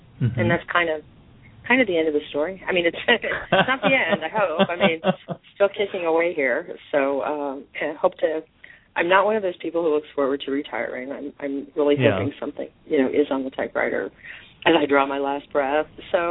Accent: Miami, Florida, United States; So I grew up in Florida. I'm in Miami and I very much still love my home.

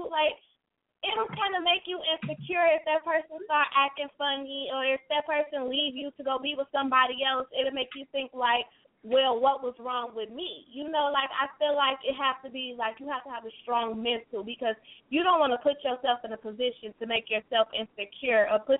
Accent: Chicago, Illinois, United States; I am from Chicago.

